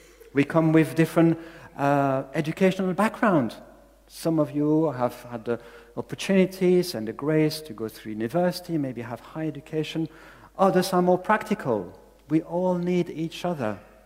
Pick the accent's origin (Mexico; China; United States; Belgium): Belgium; English is a second language; might recognize I don't have really an English accent. So this is because I'm from another country, I'm from Belgium.